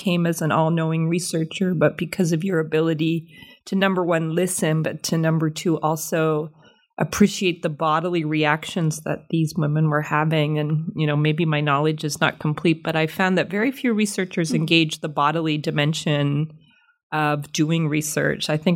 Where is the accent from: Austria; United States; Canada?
Canada; I'm a Canadian